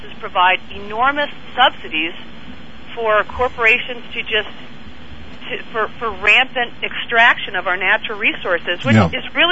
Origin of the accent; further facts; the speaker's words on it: United States; I just think, I mean, for me, it's a pride in being American is that there's ingenuity and there's the ability to pull it together.